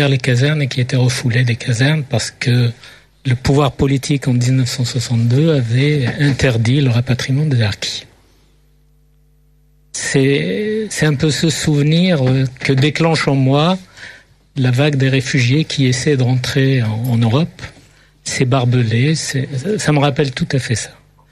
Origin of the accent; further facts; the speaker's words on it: Algeria; born there; moi, je suis né en Algérie.